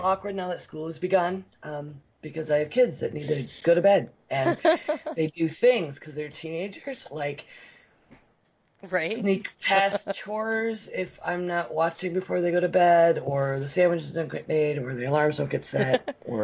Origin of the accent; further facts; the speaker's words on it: Buffalo, New York, United States; But WGRZ, I still follow my hometown news, and they're like, "Oh, geez, he was a Buffalo kid,"